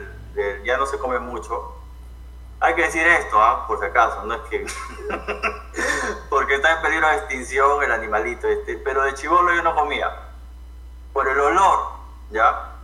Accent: Iquitos, Loreto, Peru; moved away; Yo salí de Iquitos hace más o menos 8 años, casi 9.

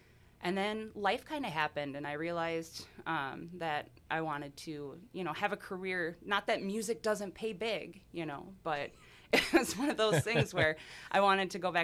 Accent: Forest Lake, Minnesota, United States; moved away; Yes. Yep. I grew up in Forest Lake.

